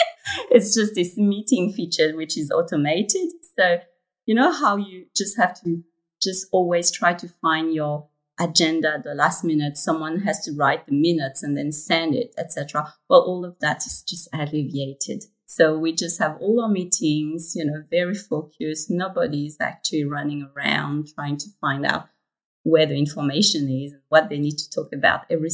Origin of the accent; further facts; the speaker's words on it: France; So I grew up in France. I am a third culture child, which means that my family is Vietnamese. And I grew up between two cultures, and I didn't really know where to fit.